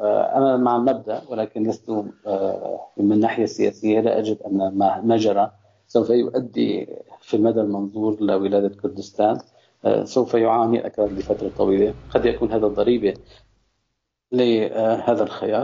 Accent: Syria; فبالنسبة لي كسوري هذا الاستفتاء

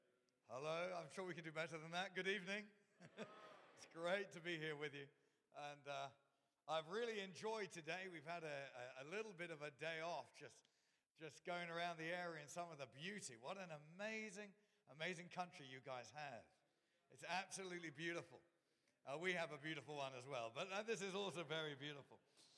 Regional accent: South East England, United Kingdom; now in England; so I come from Surrey in the UK, and that's where I was born and raised. Today I live in the with my beautiful wife and kids in the East Midlands, but I was raised in Surrey, just kind of outside of South London

